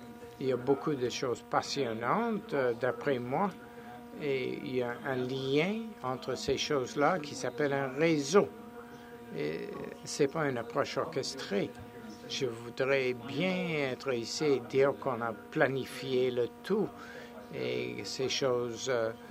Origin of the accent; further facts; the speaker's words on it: Alberta, Canada; Et je suis de l'Alberta, alors je dois vous présenter une photo des montagnes et des chevaux.